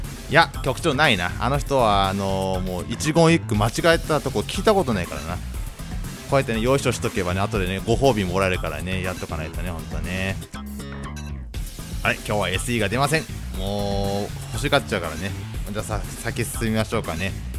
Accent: Ibaraki, Japan; まあ僕もともと茨城出身なんでね、まあ茨城といったらダッペとかね、ゴジャッペとかがそういう訛りがあると思うんですけどもね、

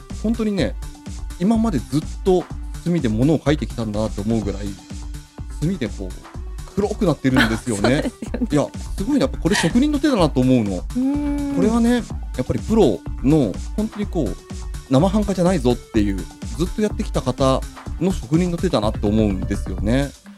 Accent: Toyama, Japan; born there; 僕はね富山県生まれで、

